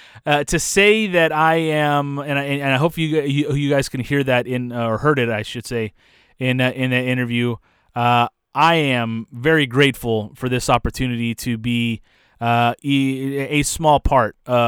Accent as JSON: {"language": "English", "region": "Azores", "country": "Portugal", "first_language": "Portuguese", "second_language": "English", "said": "Azores, from the island, from the Ilha da Terceira, and I grew up speaking Portuguese. Portuguese was my first language."}